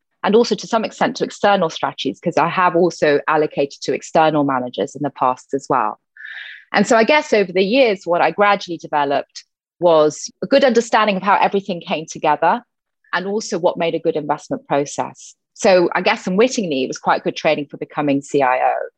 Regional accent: Rome, Lazio, Italy; I grew up in Rome because my parents worked for the United Nations, and the Food and Agriculture Organization specifically had its headquarters there. So having moved around quite a bit, they then settled in Rome when I was born.

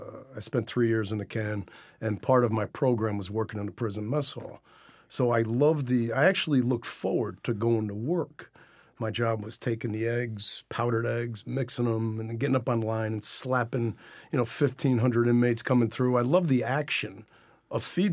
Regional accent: Nyack, New York, United States; born there; also born or lived in West Haverstraw / Long Island / Syracuse; I was born in Nyack, lived in West Havistraw, lived in Long Island, lived in Syracuse, and yeah, then, you know, I moved back to New York in 2002.

